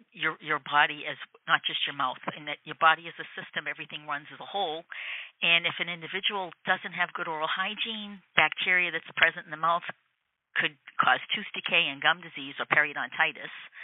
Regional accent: Saugus, Massachusetts, United States; Well, I'm a local girl. I grew up in Saugus, Mass. Saugus High School graduate, and my family still lives there. It's just a nice small town to grow up in.

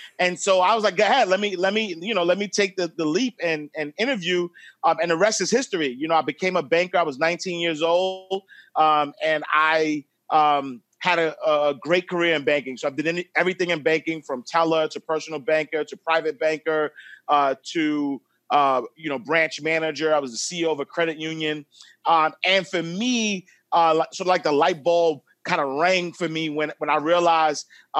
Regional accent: New York City, New York, United States; I'm a kid from St. Nicholas Projects in Harlem, Huntsway Nation and 8th Avenue. And I've always been a hustler. And so, you know, because I grew up low income, I'm the youngest of three, product of a single parent home.

